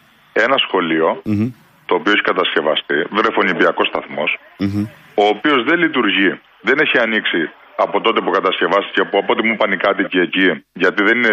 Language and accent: Greek; Crete, Greece; Επειδή εγώ έρχομαι από την Κρήτη και στην Κρήτη έχουμε ίσως το μικρότερο πρόβλημα σε σχέση με αυτό το κομμάτι